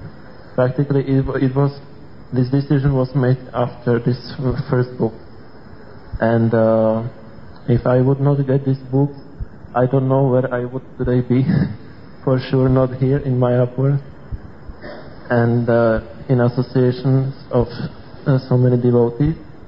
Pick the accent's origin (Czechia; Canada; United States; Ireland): Czechia; English is a second language; from Czech Republic.